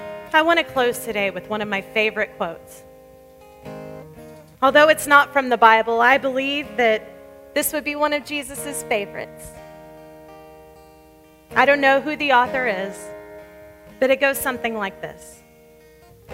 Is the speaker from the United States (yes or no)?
yes; Oklahoma, United States; I was from Western Oklahoma, a very small town, and I had never seen a really beautiful big house.